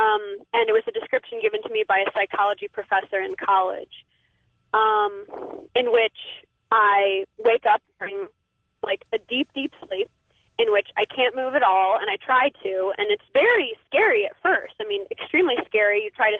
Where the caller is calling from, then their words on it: Arlington, Virginia, United States; from Washington, D.C. Well, technically Arlington, Virginia, but, you know, we all like to say we're from D.C.